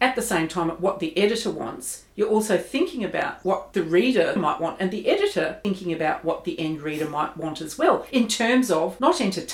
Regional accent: South Australia, Australia; I'm from South Australia.

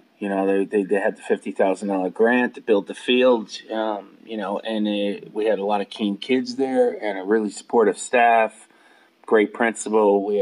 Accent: New Haven, Connecticut, United States; Yeah, a place called New Haven, Connecticut.

